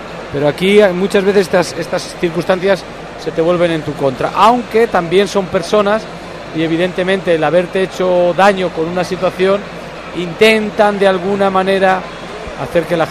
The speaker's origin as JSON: {"language": "Spanish", "region": "Castile and León", "country": "Spain", "said": "Como lo que somos, castellano-leoneses."}